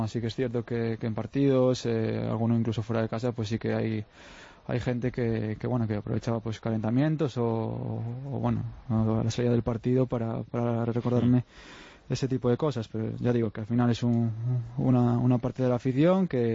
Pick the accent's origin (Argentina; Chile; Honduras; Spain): Spain; A Coruña, Galicia; Yo nací aquí en Coruña